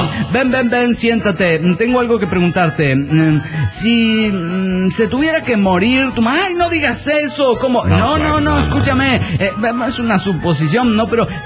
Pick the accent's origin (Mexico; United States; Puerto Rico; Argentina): Mexico; León, Guanajuato; de León, Guanajuato.